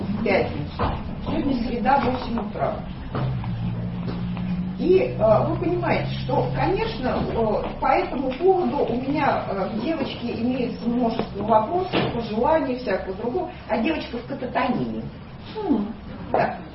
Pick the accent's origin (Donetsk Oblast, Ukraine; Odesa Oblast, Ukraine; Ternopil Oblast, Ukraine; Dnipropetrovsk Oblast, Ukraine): Donetsk Oblast, Ukraine; Donetsk; now in Kyiv, Ukraine; Значит, я из Донецка, но сейчас я живу почти год живу в Киеве.